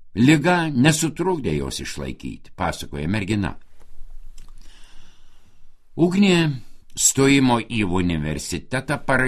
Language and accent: Lithuanian; Vilnius, Vilnius County, Lithuania; Pastarojoje augau, Antakalnis man gražiausias rudenį.